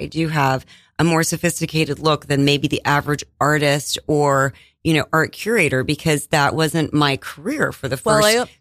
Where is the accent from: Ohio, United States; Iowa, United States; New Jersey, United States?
Iowa, United States; born there; I was born in Iowa, and my parents retired.